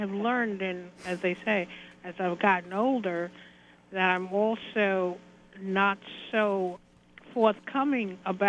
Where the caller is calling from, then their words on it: Brooklyn, New York, United States; I'm calling from Brooklyn.